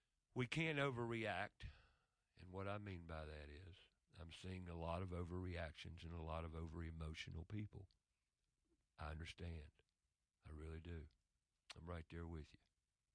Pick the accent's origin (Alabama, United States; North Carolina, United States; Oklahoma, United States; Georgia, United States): North Carolina, United States; Charlotte; I grew up in the North Carolina mountains, and when I say that, no, I was raised in Charlotte, but I had aunts, uncles, and cousins